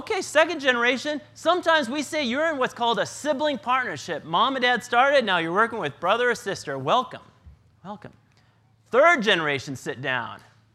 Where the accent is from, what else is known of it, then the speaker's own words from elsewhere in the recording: Sprague, Washington, United States; So I grew up in Sprague, Washington, population 546 people.